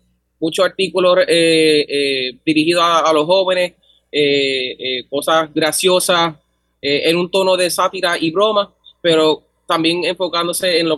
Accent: Arecibo, Puerto Rico; yo soy nacido en Arecibo, criado toda mi vida. Un pequeño barrio llamado Barrio Arena, 2 kilómetros subiendo la cuesta desde el pueblo. Yo toda mi vida he querido a mi pueblo Utuado.

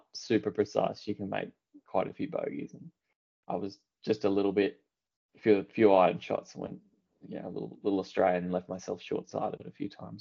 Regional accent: Perth, Western Australia, Australia; You know, in Perth, I grew up in Perth.

